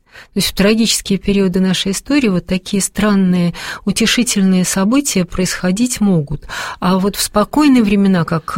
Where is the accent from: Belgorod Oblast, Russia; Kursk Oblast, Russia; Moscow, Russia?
Moscow, Russia; потому что мы москвичи